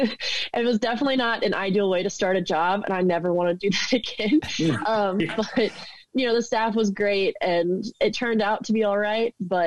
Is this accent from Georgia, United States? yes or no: no; Texas, United States; But I played every sport growing up. You know, I grew up in Texas, so I played football with the boys at recess.